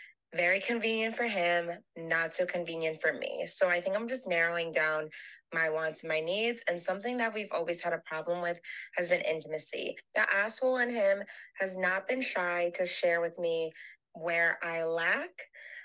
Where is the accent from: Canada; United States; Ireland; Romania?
United States; Rhode Island; Now, listen, I'm from Rhode Island. So, the whole state is like 45-minute drive, 50-minute drive.